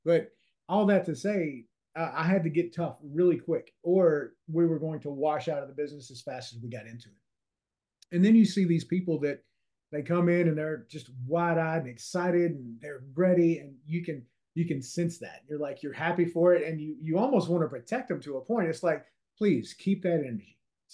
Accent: Louisiana, United States; accent: Louisiana; now in Florida, United States; We moved from Louisiana. If you can't, for the listeners, if you can't tell that I'm from Louisiana with the accent, I'm from Louisiana. We moved to Florida back in 2022.

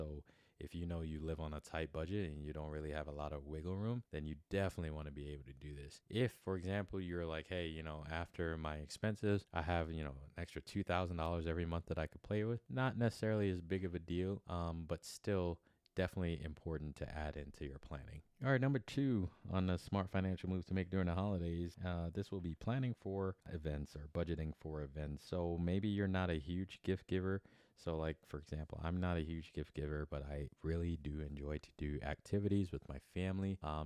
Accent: Northeast, United States; I'm from the Northeast, so I enjoy going up to New York and hanging out at one of my favorite jazz clubs, which is called the Blue Note.

